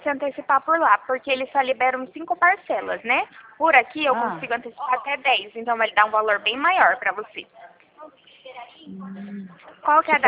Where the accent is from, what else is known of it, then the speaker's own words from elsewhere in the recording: São Paulo, Brazil; Eu sou do interior de São Paulo